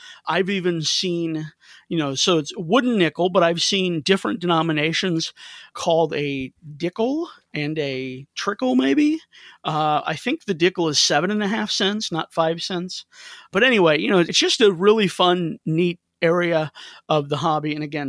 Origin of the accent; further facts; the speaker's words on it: Missouri, United States; now in Ohio, United States; many from here in Ohio, where I've spent almost 17 years, or from my home state of Missouri.